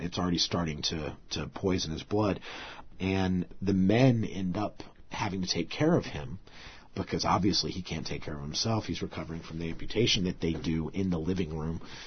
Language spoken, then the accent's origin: English; Richmond, Virginia, United States; because I was born in Richmond and raised there, and so I knew the area of town that they were talking about, and, you know, I grew up in the town